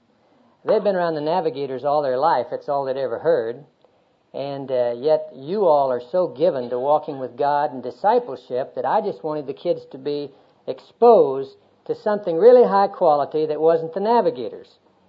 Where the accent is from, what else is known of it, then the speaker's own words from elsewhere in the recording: Oklahoma, United States; also born or lived in Lincoln, Nebraska; Jerry and I grew up out here in Oklahoma, and we were married in 1961.